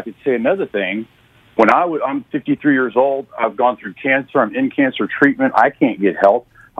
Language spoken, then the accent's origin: English; United States; born there; So born here, so I'm an American.